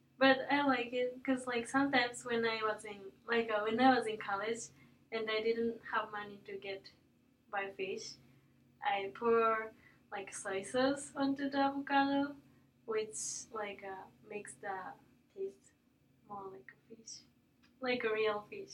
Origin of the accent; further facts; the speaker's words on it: Yufu, Oita, Japan; So my hometown is called Yufu in Oita, which is located in very south of Japan. And the population is about 35,000, which is, I don't know, not that big.